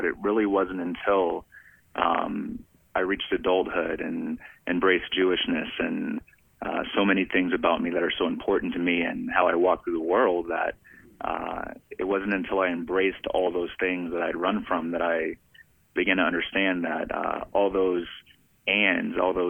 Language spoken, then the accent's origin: English; Alabama, United States; also born or lived in Tennessee, United States; And I'm a Southern man from I was born in Tennessee, but I hail from Alabama and all things Southern.